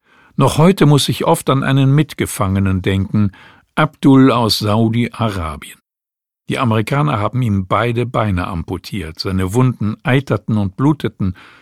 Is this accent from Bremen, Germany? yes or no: yes; Bremen, Germany; Ich bin mit 3 Geschwistern in Bremen-Hemelingen aufgewachsen, einem alten Arbeiterviertel, zuerst in einer Mietwohnung, dann steckte mein Vater sein Erspartes in ein Reihenhaus.